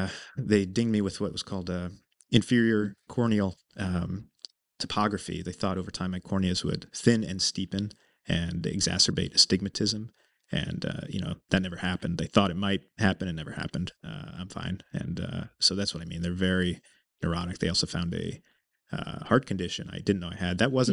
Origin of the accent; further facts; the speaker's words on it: Newtown, Connecticut, United States; also born or lived in Manhattan; But I did grow up on the East Coast, born in Manhattan and raised in Connecticut, in Newtown.